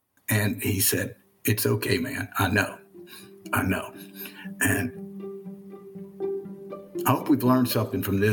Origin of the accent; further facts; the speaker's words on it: the South, United States; I'm a Southerner all my life and proud of being a Southerner.